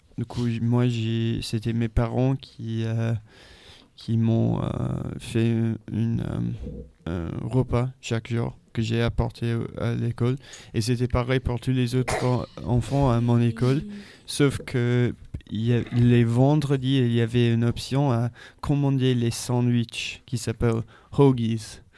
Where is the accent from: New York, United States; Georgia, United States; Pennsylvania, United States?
Pennsylvania, United States; Philadelphia; French is a second language; je suis fier de Philadelphie, du coup je vais dire Philadelphie.